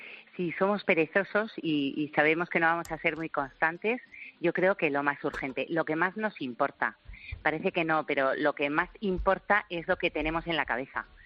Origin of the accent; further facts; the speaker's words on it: Spain; no tiene ni idea de lo que somos los españoles